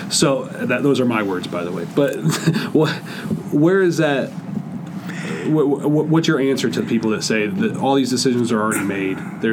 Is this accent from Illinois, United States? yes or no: yes; Bloomington, Illinois, United States; I think, again, I'm from Bloomington.